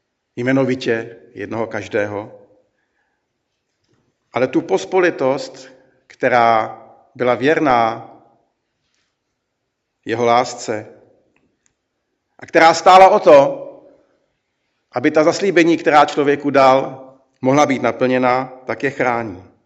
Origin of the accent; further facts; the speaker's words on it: Prague, Czechia; bratr kazatel Havránek, pod kterým jsem vyrůstal na Vinohradech ve svém dětství